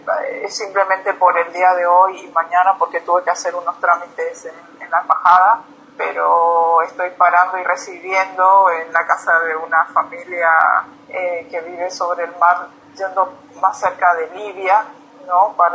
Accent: Monte Carlo, Misiones, Argentina; moved away as an adult; now in Egypt; Sí, soy misionera, soy de Monte Carlo.

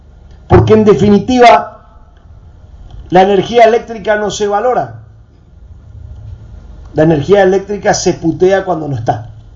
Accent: Aurora, Misiones, Argentina; Yo vengo de Aurora, ahí estos días rompió un transformador

